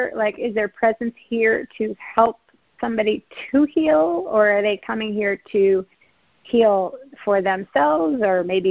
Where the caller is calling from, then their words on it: Lincoln, Nebraska, United States; I'm calling from Nebraska. I live in Lincoln, Nebraska.